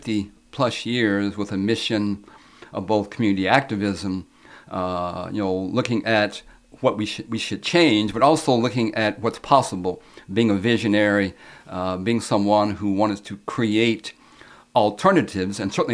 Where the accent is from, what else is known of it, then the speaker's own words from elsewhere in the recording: Lexington, Kentucky, United States; also born or lived in Richmond / Covington; Well, I'm born and raised in Lexington, born in Richmond, moved to Covington when I was a youngster, and then came to Lexington in 1967 to attend UK.